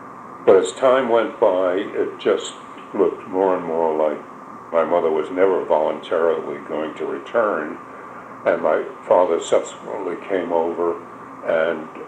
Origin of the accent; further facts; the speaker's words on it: Savannah, Georgia, United States; also born or lived in Lithuania; I was born in Savannah, Georgia, a long time ago, 1921. And I was a typical little southern kid running around, you know, jumping, climbing palm trees and jumping around.